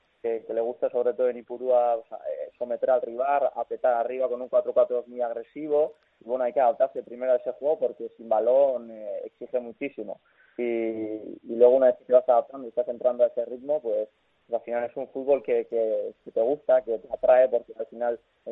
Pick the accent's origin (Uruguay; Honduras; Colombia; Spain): Spain; San Sebastián, Basque Country; Imagínate, yo soy de San Sebastián, sí